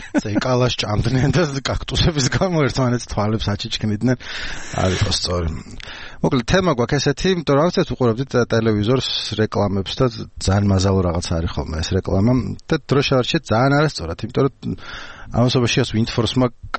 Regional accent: Imereti, Georgia; იმერეთიდან ვარ მაგრამ იქნება გამოქცევა მომიდეს

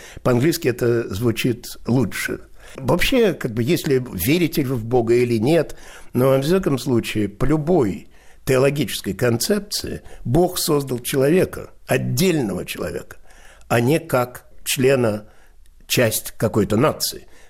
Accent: Moscow, Russia; born there; Я родился в Москве, в Мариной Роще.

